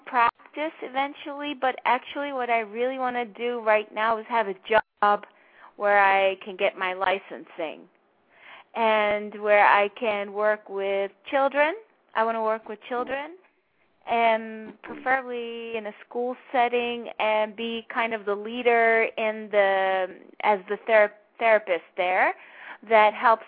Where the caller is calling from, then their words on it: New York, United States; I am from New York.